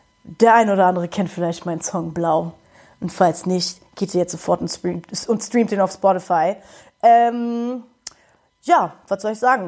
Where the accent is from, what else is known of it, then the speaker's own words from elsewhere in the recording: Berlin, Germany; Ich komme aus Berlin. Ich bin halbe Amerikanerin, hier in Berlin aufgewachsen